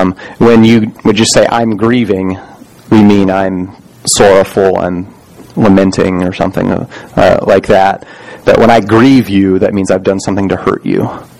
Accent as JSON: {"language": "English", "region": "the South", "country": "United States", "tie": "born or raised there", "said": "I grew up in the South, and so Catholicism, like, there was a church there, but I don't think it was as prevalent as it might be here."}